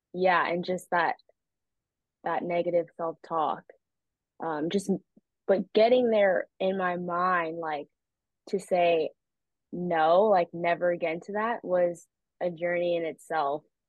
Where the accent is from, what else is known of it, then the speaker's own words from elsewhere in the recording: California, United States; Sorry, I'm from California. I don't really see bunnies